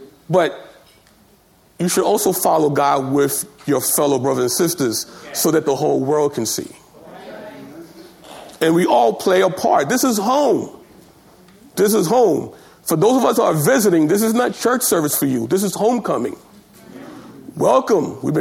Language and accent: English; New York City, New York, United States; I'm born and raised in New York.